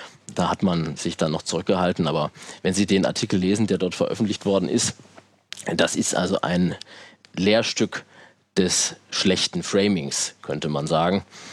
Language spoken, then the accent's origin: German; Plauen, Saxony, Germany; born there; meiner Geburtsstadt Plauen im sächsischen Vogtland